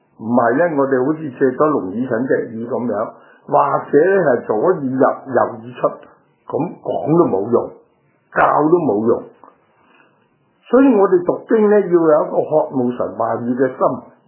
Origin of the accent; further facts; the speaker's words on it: China; 就系我哋中国人讲嘅明察秋毫之末而不见而生